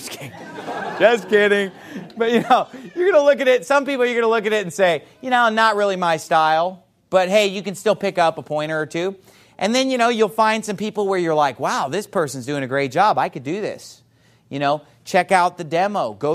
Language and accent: English; California, United States; I'm from California, you know, the West